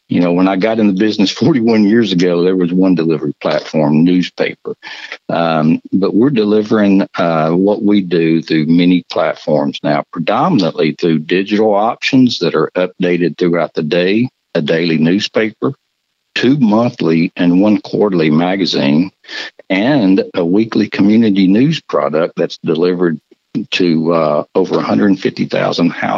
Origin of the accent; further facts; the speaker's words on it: Jackson, Tennessee, United States; and I was raised in Jackson, Tennessee